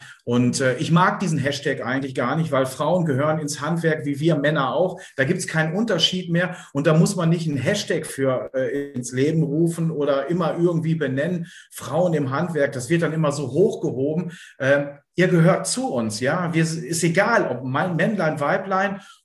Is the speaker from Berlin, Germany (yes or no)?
no; Bielefeld, North Rhine-Westphalia, Germany; ich bin halt ein Bielefelder Kind